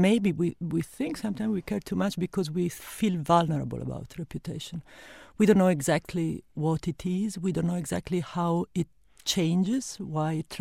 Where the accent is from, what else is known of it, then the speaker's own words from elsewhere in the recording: Milan, Lombardy, Italy; English is a second language; moved away as an adult; now in Paris, France; Actually, I live in Paris. I'm Italian, and I come from Milano, which is a sort of town of fashion, etc.